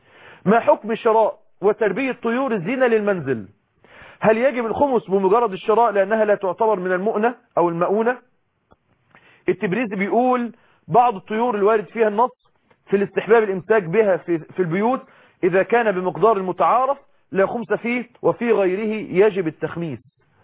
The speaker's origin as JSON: {"language": "Arabic", "country": "Egypt", "said": "وزي ما هو معروف عندنا في مصر مثلا الام بتعمل ايه؟"}